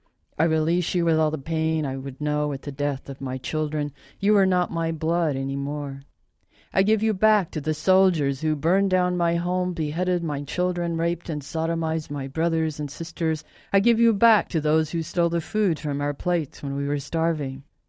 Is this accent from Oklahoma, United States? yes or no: yes; Tulsa, Oklahoma, United States; I mean, growing up in Tulsa, I didn't have, you know, I knew that people could work at American Airlines.